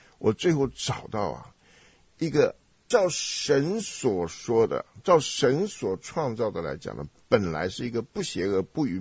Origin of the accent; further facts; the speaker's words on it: China; 对对对，我们中国人基本上最会绝处逢生的，要不然我们怎么能够活到现在呢？